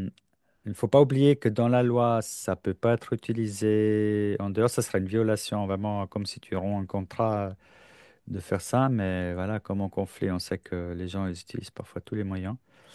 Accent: Switzerland; J'ai l'impression qu'en France, la médiation judiciaire, elle est plus près des tribunaux qu'ici. Chez nous en Suisse.

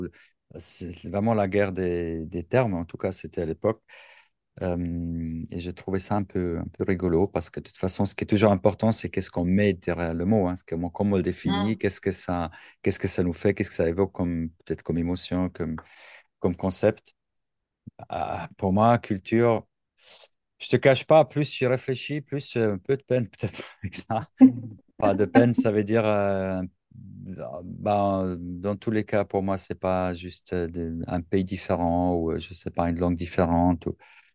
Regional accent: German-speaking Switzerland, Switzerland; j'ai mon identité en tant que Suisse, en tant que Vaudois, donc le canton de Vaud où j'habite, la Suisse allemande où je grandis.

